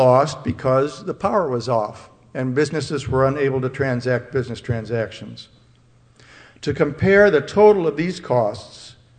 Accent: Dalton, New Hampshire, United States; I'm from Dalton, New Hampshire.

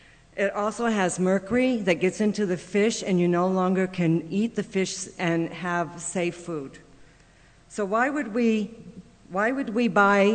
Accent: Plymouth, New Hampshire, United States; I'm from Plymouth, New Hampshire. I live here because I love this state.

